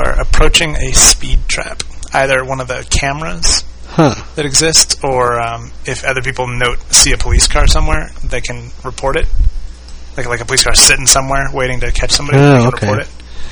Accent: Colorado, United States; like, I grew up in Colorado

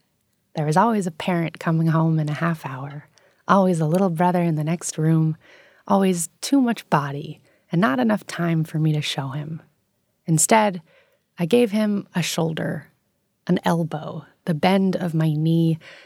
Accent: New York City, New York, United States; So as we spoke about, I grew up in New York City and I attended an international school from kindergarten through 12th grade

